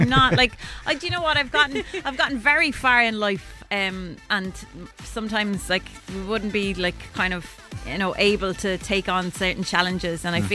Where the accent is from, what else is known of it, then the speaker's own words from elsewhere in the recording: Wexford, Leinster, Ireland; She's my hometown.